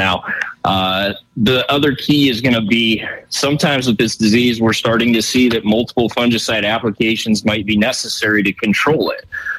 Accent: Nebraska, United States; So when I think about my home state here in Nebraska

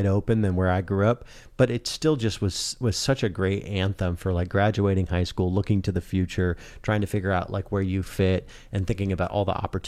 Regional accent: Great Plains, United States; I grew up in the Great Plains.

